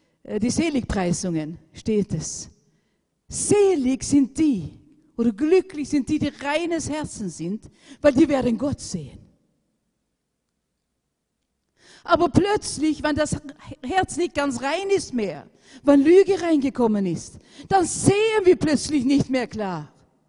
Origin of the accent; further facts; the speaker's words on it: Sweden; Ich war ungefähr 17 Jahre alt. Bin im Gymnasium in Schweden gegangen, wo ich herkomme.